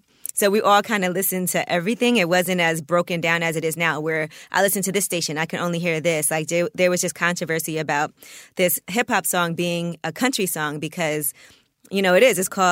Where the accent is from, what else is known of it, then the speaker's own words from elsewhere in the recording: Brooklyn, New York, United States; And I knew … already because we're from Brooklyn.